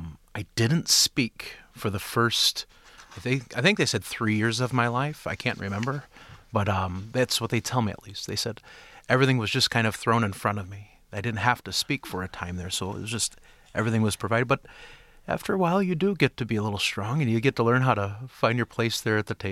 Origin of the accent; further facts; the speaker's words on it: Romulus, Michigan, United States; Yes, we grew up in Romulus on Eureka Road, just near the airport.